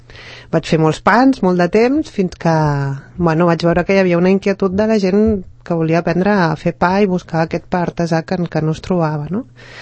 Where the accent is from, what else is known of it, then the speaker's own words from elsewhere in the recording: Corbera, Catalonia, Spain; born there; also born or lived in Girona; Jo sóc de poble, vaig néixer a Corbera i després vaig anar a viure al mig del camp a Girona i em vaig trobar que quan vaig tornar a Barcelona